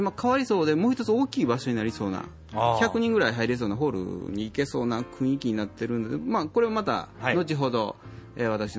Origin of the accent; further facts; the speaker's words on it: Shiga, Japan; ここはもう地元に戻って、滋賀県の地元に帰ってきまして